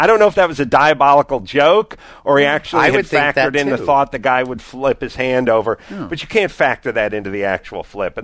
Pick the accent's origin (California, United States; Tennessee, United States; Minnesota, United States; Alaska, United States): Alaska, United States; I'm from Alaska and I work at a logging camp